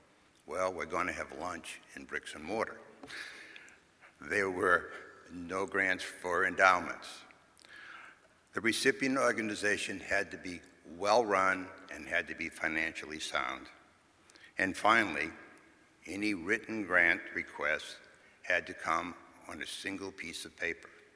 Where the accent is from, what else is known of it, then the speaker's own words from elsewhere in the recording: Maynard, Massachusetts, United States; It was particularly interesting because I grew up in Maynard.